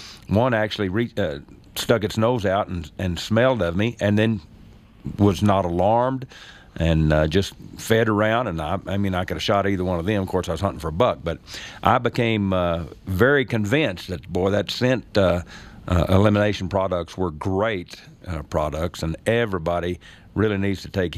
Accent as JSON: {"language": "English", "region": "Texas", "country": "United States", "tie": "born or raised there", "lives_now": "Colorado, United States", "said": "growing up in Texas, we just went out in whatever clothes you had and climbed up in a tree"}